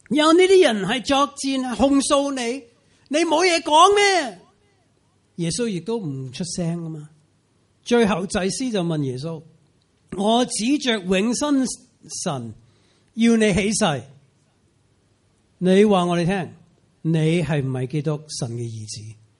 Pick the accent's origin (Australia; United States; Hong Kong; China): United States; 用美国的例子，美国，我是美国人